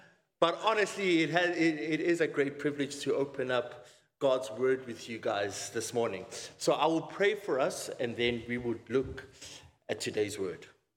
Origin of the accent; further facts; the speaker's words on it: Cape Town, Western Cape, South Africa; I'm from Cape Town.